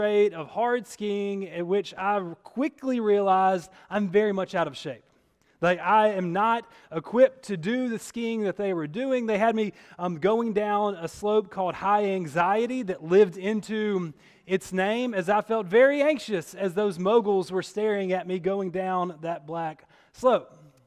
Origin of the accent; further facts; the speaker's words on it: Mississippi, United States; I'm a preacher from Mississippi.